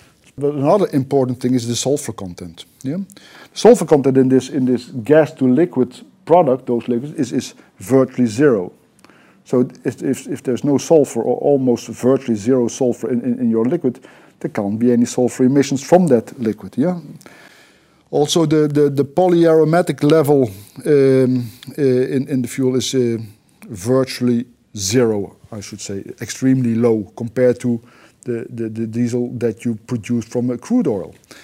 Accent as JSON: {"language": "English", "country": "Netherlands", "tie": "born or raised there", "second_language": "English", "said": "it's very close to my hometown in the Netherlands."}